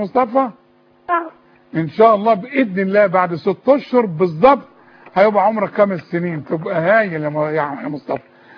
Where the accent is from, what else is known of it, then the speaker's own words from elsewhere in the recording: Sharqia Governorate, Egypt; أنا من الشرقية برضه